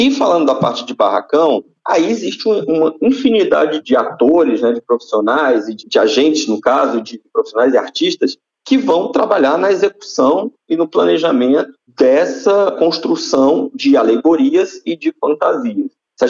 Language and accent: Portuguese; Ceará, Brazil; eu sou nordestino, sou cearense